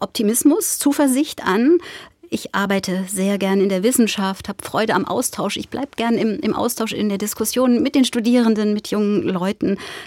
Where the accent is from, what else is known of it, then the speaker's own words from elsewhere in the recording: Weinheim, Baden-Württemberg, Germany; also born or lived in Haselünne; Haselünne in Norddeutschland, aufgewachsen in der Nähe von Heidelberg in Weinheim.